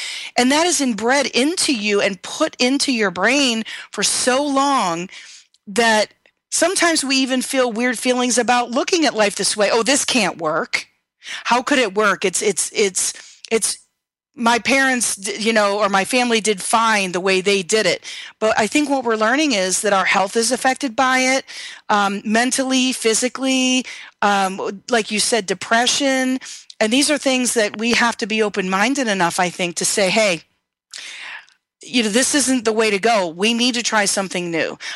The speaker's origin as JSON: {"language": "English", "region": "Midwest", "country": "United States", "said": "I'm a Midwesterner. That kind of stuff doesn't fly very well, you know, out in this part of the country."}